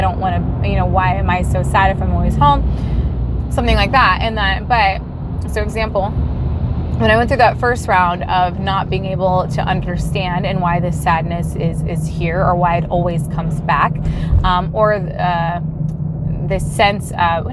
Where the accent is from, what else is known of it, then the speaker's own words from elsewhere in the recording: Cleveland, Ohio, United States; And it is interesting because, so I'm from Cleveland and I love it.